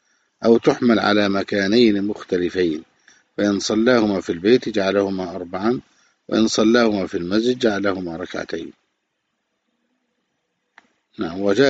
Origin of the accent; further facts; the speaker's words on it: Egypt; يعني هذه صارت ظاهرة عندنا في مصر خاصة